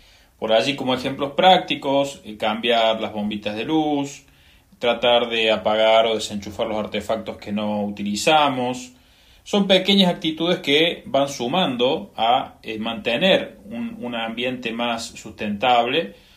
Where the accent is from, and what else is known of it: Argentina